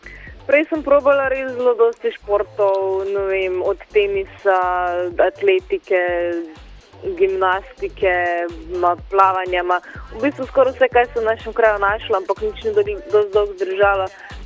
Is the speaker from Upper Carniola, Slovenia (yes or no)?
no; Ptuj, Drava, Slovenia; S plezanjem sem se seznanila čisto po naključju v mojem domačem kraju na Ptuju